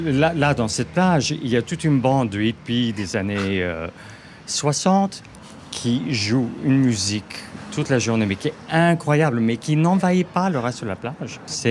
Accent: Canada; Oui, Canada.

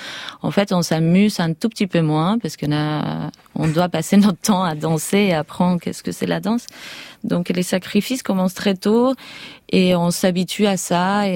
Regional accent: Argentina; French is a second language; moved away; J'ai quitté l'Argentine dans un moment où l'économie elle était très stable. On avait qu'est-ce qu'on appelait le 1-1. Ça veut dire qu'on avait un peso argentin au niveau de d'un dollar. Donc on avait une vie en Amérique du Sud très agréable.

